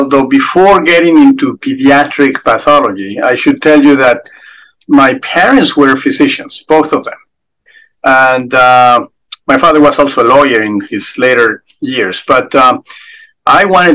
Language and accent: English; Mexico City, Mexico; I'm a fully made in Mexico product. I was born in Mexico City and grew up there, spent there most of my young adult life